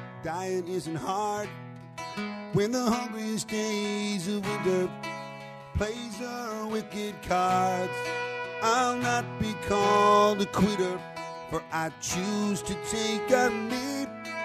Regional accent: Petty Harbor, Newfoundland and Labrador, Canada; Well, my hometown was a place like many fishing towns that are isolated in that they're little harbors, right? There's no – in history, there was no roads going to them. You can only get to them by boat. I mean, now in my generation, of course, Petty Harbor was connected by a road or two.

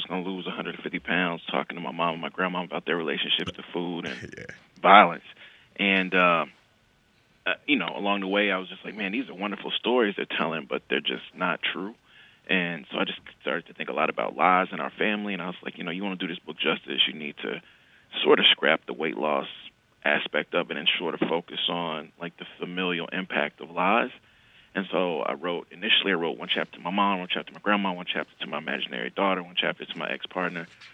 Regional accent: Mississippi, United States; Because I'm from the Deep South, from Mississippi.

